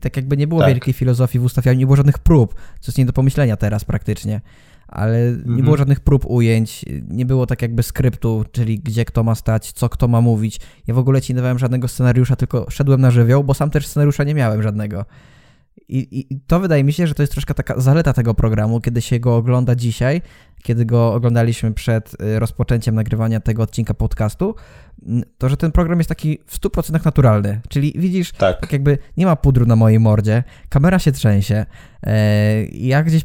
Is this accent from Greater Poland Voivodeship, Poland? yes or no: no; Ziębice, Lower Silesian Voivodeship, Poland; my jesteśmy z małego miasta, to od razu warto tutaj zrobić autoreklamę. Jesteśmy z Ziębic. To jest mała miejscowość, mała gmina w województwie dolnośląskim, w powiecie ząbkowickim.